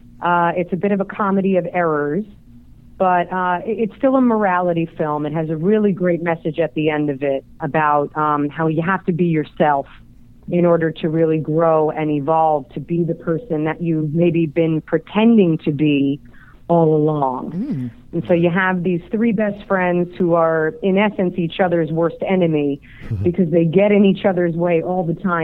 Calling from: New York City, New York, United States; I'm calling you from the coldest region in the world, New York City.

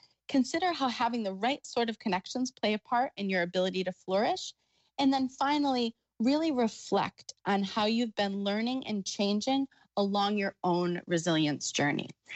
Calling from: Wellington, New Zealand; So while we are both in New Zealand, I am reporting from Wellington, New Zealand, on the bottom part of the North Island.

